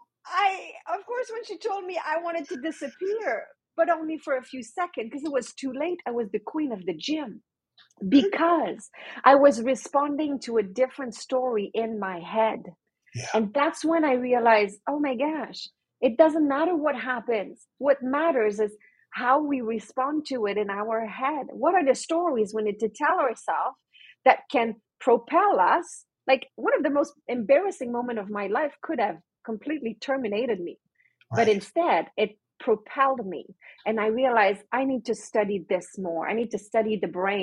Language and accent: English; Canada; English is a second language; I'm French Canadian.